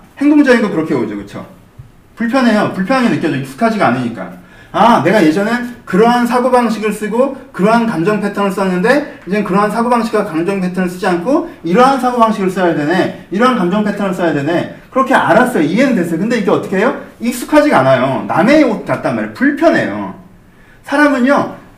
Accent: Seoul, South Korea; 저는 전 거기가 고향이에요. 서울이 고향이란 말이에요. 난 이 도시가 고향이야.

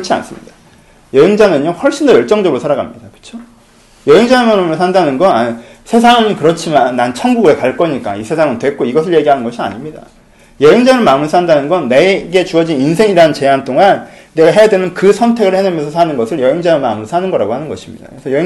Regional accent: South Korea; moved away; 나는 한국 사람으로서, 한국 문화로서, 한국 가치로서 갖고 있는 기준이 있는데

